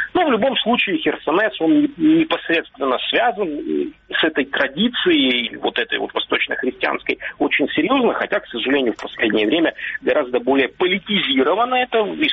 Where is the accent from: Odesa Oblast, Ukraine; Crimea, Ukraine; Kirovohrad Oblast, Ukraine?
Crimea, Ukraine; И хотя я, как крымчанин, должен был отстаивать бы первую позицию